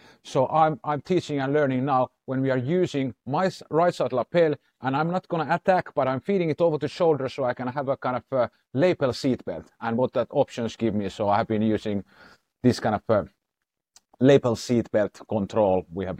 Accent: Finland; Because I'm from Finland

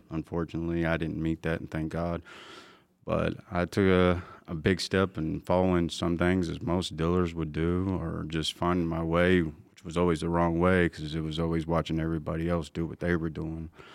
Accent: Dallas, Texas, United States; I'm a little bit of a mutt, as you could say, I guess, because I'm French, Indian, and I'm also Cajun. I'm from a southern down south, Dallas, Texas, born and raised.

